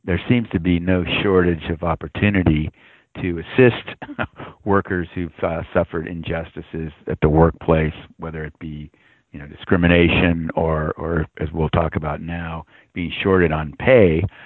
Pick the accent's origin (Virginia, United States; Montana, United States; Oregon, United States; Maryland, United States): Oregon, United States; Eugene; When I grew up in Eugene, Oregon, which at the time was the lumber capital of the world